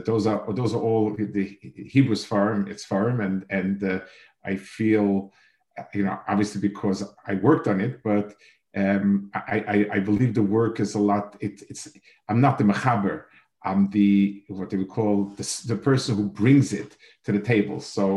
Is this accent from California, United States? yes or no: no; New York, United States; born there; I was born on the Lower East Side. This is going back to a little while back. My parents were survivors.